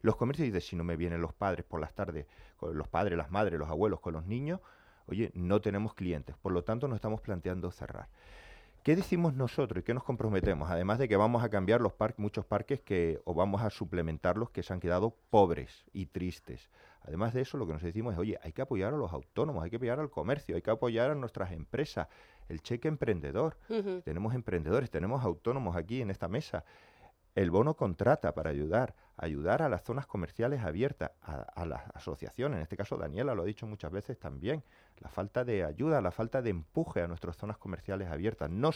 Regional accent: Puerto del Rosario, Canary Islands, Spain; yo soy del Charco, yo ahora voy a hablar como vecino, somos de los barrios históricos de Puerto Rosario, ¿eh? Ojo, que por ahí empezó Puerto Rosario.

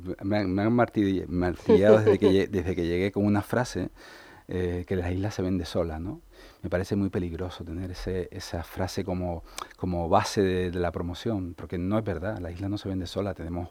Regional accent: Canary Islands, Spain; lo digo yo que soy de Gran Canaria, no soy nada sospechoso

